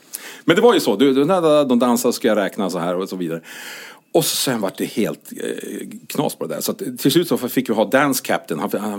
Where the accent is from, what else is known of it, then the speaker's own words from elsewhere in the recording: Skellefteå, Västerbotten County, Sweden; jag var uppe i min hemstad Skellefteå